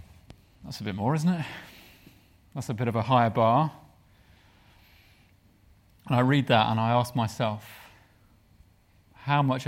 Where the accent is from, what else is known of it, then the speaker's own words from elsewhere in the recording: United Kingdom; because I'm British and you don't talk when you're having your hair cut